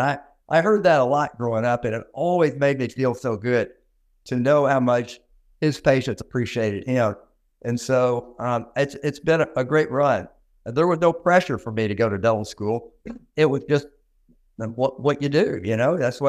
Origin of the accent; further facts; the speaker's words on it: Little Rock, Arkansas, United States; I grew up in a dental family. I grew up in Little Rock, Arkansas, and my father was a dentist who practiced in Little Rock.